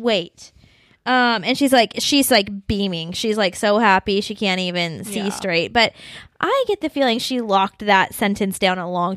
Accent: Kentucky, United States; Yeah, I am from Kentucky, and we do not play.

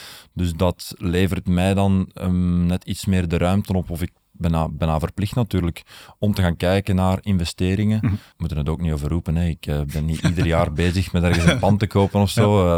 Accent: Breendonk, Antwerp, Belgium; ik ben van Breen ook afkomstig bij Moordgat.

